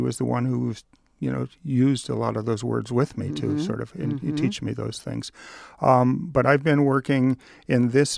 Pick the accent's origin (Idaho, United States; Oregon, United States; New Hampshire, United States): Oregon, United States; Portland; I'm originally from Portland.